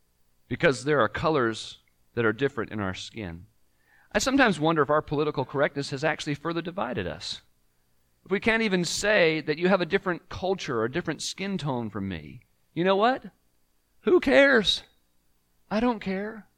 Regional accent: United States; born there; I've always believed that there was a reason why God was decided that I was born in America.

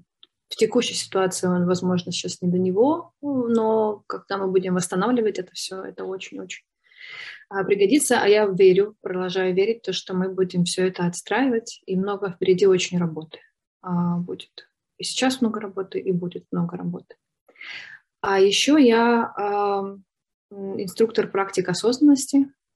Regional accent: Khmelnytskyi, Khmelnytskyi Oblast, Ukraine; born there; в Хмельницком. Это первый город по дороге на Западную Украину. Я здесь родилась, в Хмельницком, и у меня здесь есть друзья.

